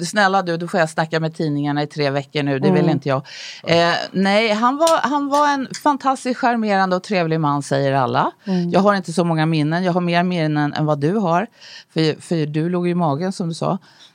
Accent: Stockholm, Stockholm County, Sweden; jag är ju uppvuxen här på Ringvägen, född på Södersjukhuset och ensamstående mamma har jag.

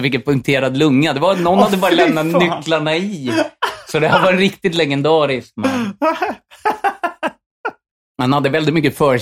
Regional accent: Stockholm, Stockholm County, Sweden; jag var ju från Telefonplan

